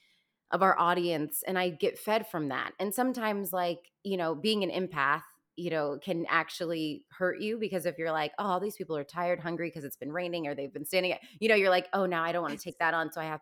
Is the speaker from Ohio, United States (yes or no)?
no; Virginia, United States; now in Los Angeles, United States; it was because I came from Fairfax County schools in Virginia, which are some of the best in the country, in the nation. And then when I moved to Los Angeles